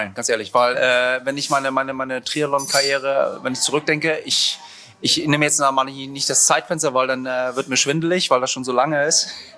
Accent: Rostock, Mecklenburg-Vorpommern, Germany; ich bin in Rostock aufgewachsen und bin der wohnhaften Norden

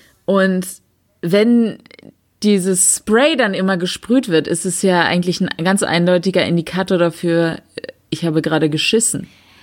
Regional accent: Northern Germany, Germany; So in in Norddeutschland, wo ich herkomme

